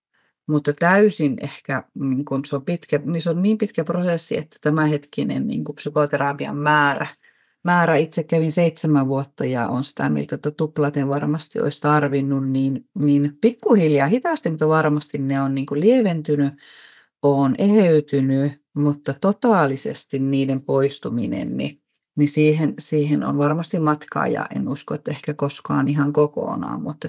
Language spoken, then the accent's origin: Finnish; Gothenburg, Västra Götaland, Sweden; born there; Synnyin suomalaisille vanhemmille Göteborgissa 80-luvulla ja lapsuus oli turvatonta ja hyvinkin traumaattista.